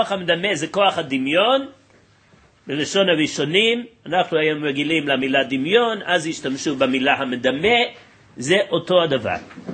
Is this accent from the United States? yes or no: yes; United States; אני זוכר בתור ילד, גדלתי בתוך התרבות המערבית באמריקה